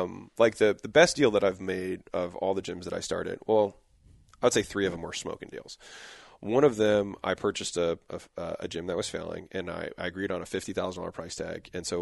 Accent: Baltimore, Maryland, United States; now in California, United States; I'm from Baltimore. And so I drove out on a whim basically to California.

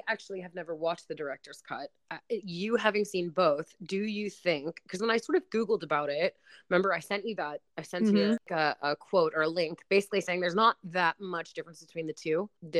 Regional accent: England, United Kingdom; I'm the English person in this scenario.

